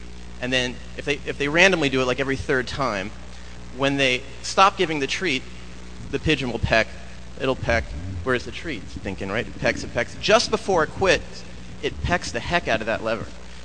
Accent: Seattle, Washington, United States; I'm from Seattle.

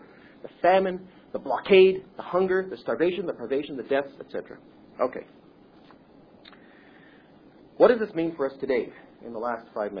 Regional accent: Russia; Growing up in Russia, you knew that there was a catastrophic crisis

